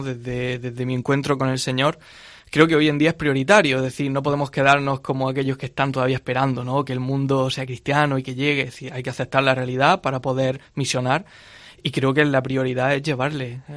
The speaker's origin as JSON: {"language": "Spanish", "town": "Armuña de Almanzora", "region": "Andalusia", "country": "Spain", "said": "soy de aquí de Almería, de un pueblo de la Almanzora, de Armuña. De Almanzora, un pueblo muy pequeño, unos 300 habitantes más o menos."}